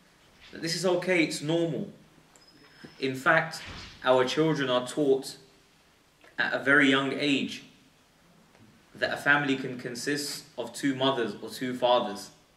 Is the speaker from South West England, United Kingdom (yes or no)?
no; Stamford Hill, London, United Kingdom; I'm from Stamford Hill, I'm a Hackney boy.